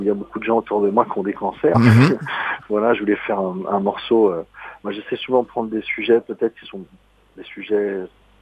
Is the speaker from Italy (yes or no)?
no; Paris, Île-de-France, France; Il y a beaucoup de titres sur Paris parce que je suis parisien. Moi, j'ai grandi dans cette ville et j'y habite depuis 40 ans maintenant.